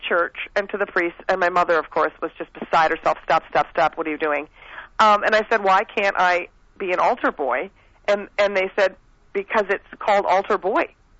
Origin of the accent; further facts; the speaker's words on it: Minneapolis, Minnesota, United States; I am born and raised in Minneapolis.